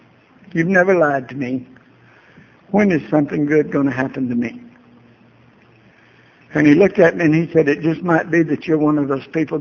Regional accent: Georgia, United States; I grew up in South Georgia, you know, and I mean, I grew up in the Baptist church

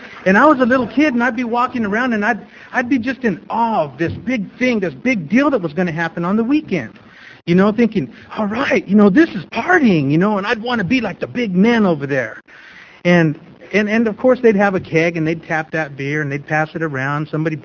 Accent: Las Cruces, New Mexico, United States; I'm from Las Cruces, New Mexico, and born and raised, generations and generations, they tell me.

